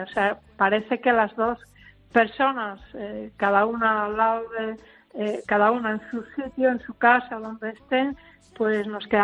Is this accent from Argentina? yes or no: no; Galicia, Spain; siendo gallego